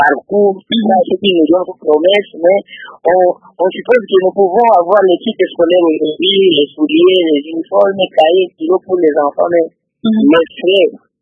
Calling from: Lubumbashi, Haut-Katanga, DR Congo; Oui, bon, chez nous à Lubumbashi, on est en train de forcer au moins de préparer quelque chose pour nos enfants.

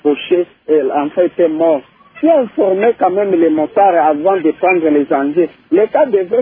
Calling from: Kalima, Maniema, DR Congo; Ici, chez nous, à Kalima, nous avons des motards

